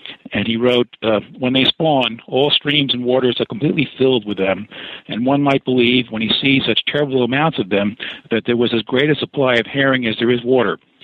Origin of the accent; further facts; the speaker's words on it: Bronx, New York, United States; I grew up in the Bronx in what I would sometimes call a huck-thin childhood in a Tom Sawyer world, living close to the water in the Bronx